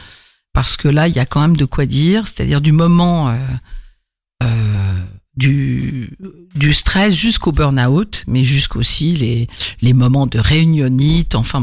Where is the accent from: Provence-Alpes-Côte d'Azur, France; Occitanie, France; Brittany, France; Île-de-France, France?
Île-de-France, France; je viens de l'Île-de-France, mais maintenant, je suis à moitié à Vresse